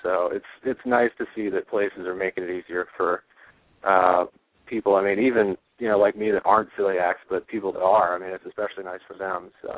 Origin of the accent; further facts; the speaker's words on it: South Carolina, United States; I'm from South Carolina. Just calling in, saying hi.